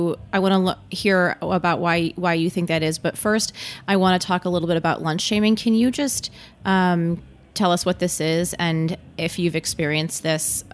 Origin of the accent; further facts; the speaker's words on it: Michigan, United States; Yeah, I'm from Michigan also, as you know.